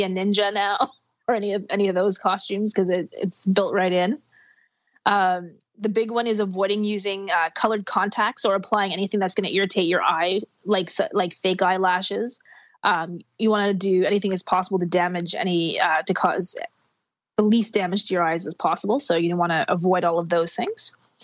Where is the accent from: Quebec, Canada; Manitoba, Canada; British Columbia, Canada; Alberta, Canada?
Quebec, Canada; Montreal; growing up in Montreal, I remember so often wearing my snowsuit with my costume stuck over the top.